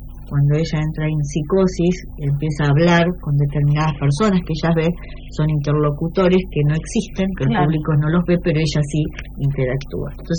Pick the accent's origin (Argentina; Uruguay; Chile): Argentina; Paraná, Entre Ríos; also born or lived in Colón; No, estuve acá en Paraná. Si bien nací en Colón, anduve por bastantes lugares de la provincia por el trabajo de mi padre, pero ya desde la secundaria, de los 13 años más o menos, nos radicamos en Paraná